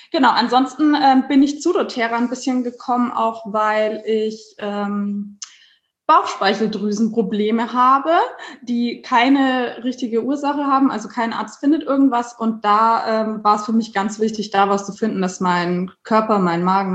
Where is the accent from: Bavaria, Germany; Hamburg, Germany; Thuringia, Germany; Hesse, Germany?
Bavaria, Germany; now in Berlin, Germany; ich bin 32, bin aktuell in Berlin. Also aktuell heißt schon seit 7 Jahren fast. Das ist meine Wahlheimat, weil eigentlich bin ich aus Bayern.